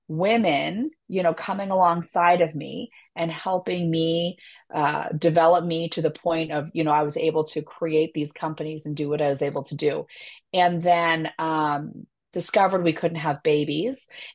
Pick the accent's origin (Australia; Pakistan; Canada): Canada; I'm actually Canadian, and I was born to a teenage mother.